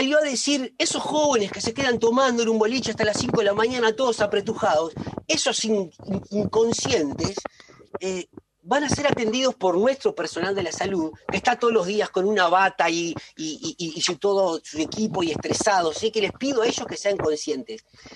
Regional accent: Uruguay; somos los mismos uruguayos que el año pasado, es cierto.

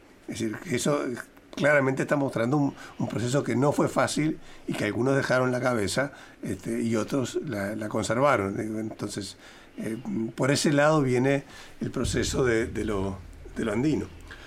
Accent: Uruguay; Cuando yo voy a actuar como uruguayo, ¿tá? Ya tengo la idiosincrasia incorporada.

